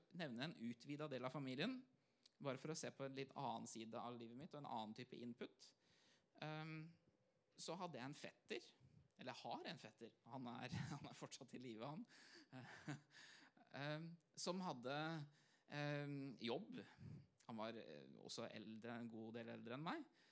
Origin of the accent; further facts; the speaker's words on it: Hamar, Innlandet, Norway; jeg vokste opp I Hamar, vokste opp I et kristent hjem. Vi gikk I Philadelphia, eller vi, for å si det på en annen måte, mamma og pappa gikk I Philadelphia I Hamar. Pinsebevegelse.